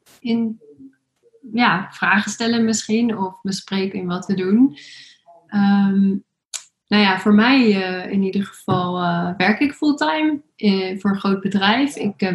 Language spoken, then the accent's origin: Dutch; Amersfoort, Utrecht, Netherlands; Ik ben geboren en getogen in Amersfoort. En daar woon ik nog steeds, in de binnenstad, aan een heel schattig pleintje. En ik werk in Amsterdam, dus daar pendel ik heen en weer mee over.